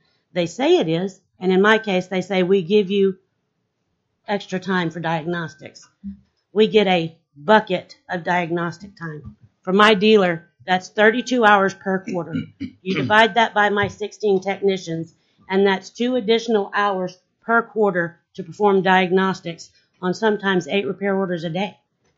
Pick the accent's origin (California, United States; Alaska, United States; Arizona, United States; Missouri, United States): Alaska, United States; Fairbanks; I'm from Fairbanks.